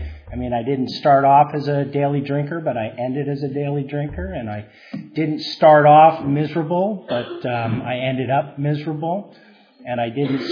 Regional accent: Newport Beach, California, United States; also born or lived in Syracuse / Morristown; I grew up in Newport Beach, and I was born in Syracuse, New York, and grew up in New Jersey and Pennsylvania and places like that. Hit California when I was about 12 or 13 years old

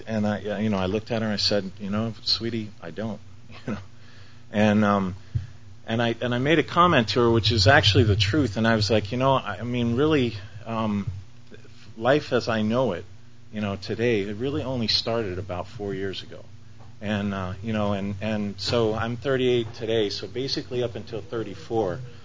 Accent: Bartlesville, Oklahoma, United States; born there; about 40 miles from where I was born, which was a small town called Bartlesville, Oklahoma.

